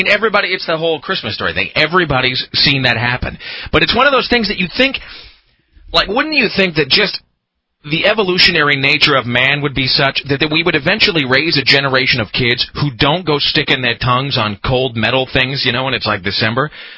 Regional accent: Kennewick, Washington, United States; And, I grew up in Kennewick. It's just like butt-clenchingly cold.

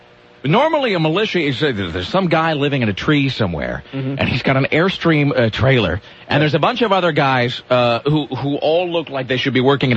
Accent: Northwest, United States; I grew up in the Northwest, yeah.

